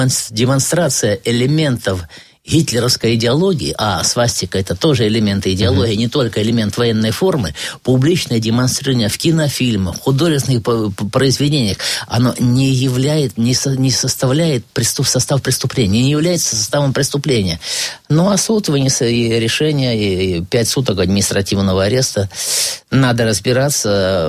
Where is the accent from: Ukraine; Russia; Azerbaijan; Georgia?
Ukraine; Yalta, Crimea; Я сам вырос в Ялте. Там жили мои дедушка и бабушка. Я с детских лет знаю, вот улица Партизанская, дом 4.